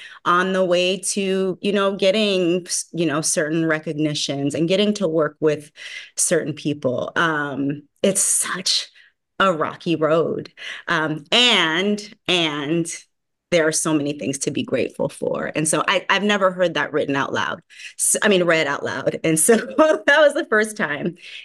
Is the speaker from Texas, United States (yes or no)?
no; California, United States; now in Los Angeles, United States; I'm from the Bay Area. I have on my Hella Bay sweater right now because go Niners, right? It's Super Bowl weekend. But I came here to LA in 2018, and I come from a super close-knit, very nourishing and nurturing artist community in Oakland and San Francisco.